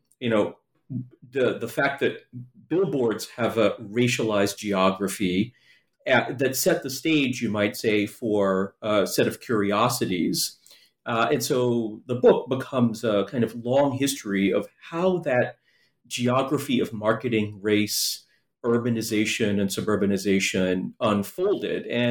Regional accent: New York City, New York, United States; I do start the book by reflecting on growing up in New York City in the 1970s.

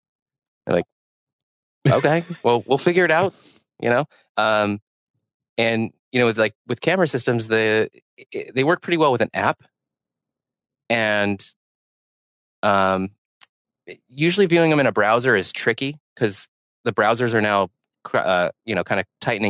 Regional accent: California, United States; I'm from California. I use the word way too much.

